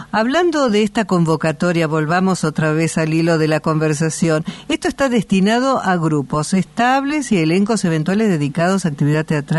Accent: Argentina; somos argentinos

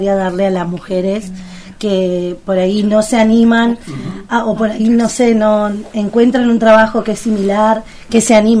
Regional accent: Bariloche, Río Negro, Argentina; born there; Soy nacida en Bariloche

